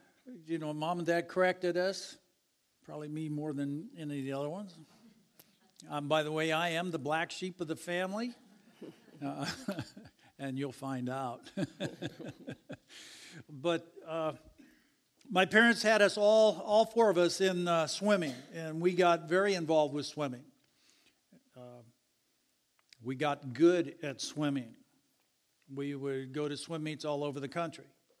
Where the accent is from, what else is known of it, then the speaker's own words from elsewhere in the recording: Ann Arbor, Michigan, United States; I grew up in Ann Arbor, Michigan. I grew up in a great home.